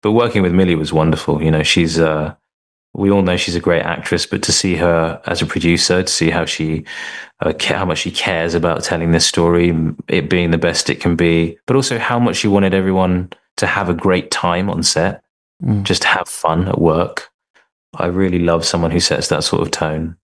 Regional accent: United Kingdom; Some of it I had a sort of cursory knowledge of just from being British, from being South Asian.

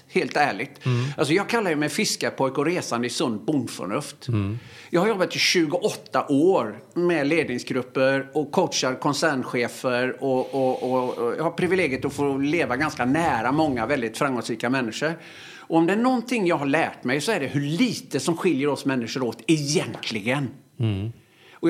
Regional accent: Öckerö, Västra Götaland County, Sweden; Jag gick i obsklass hemma på Öckre.

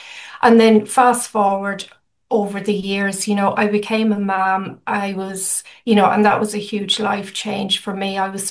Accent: Wexford, Leinster, Ireland; also born or lived in Dublin; now in Barcelona, Spain; But I am originally from Ireland. I'm from Wexford. But I lived in Dublin for like 20 years as well, you know.

